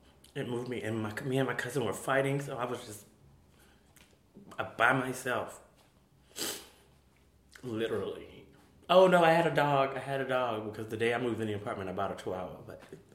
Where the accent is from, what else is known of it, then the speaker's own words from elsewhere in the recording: the South, United States; Like I said, I'm from the South. There's some real bigots.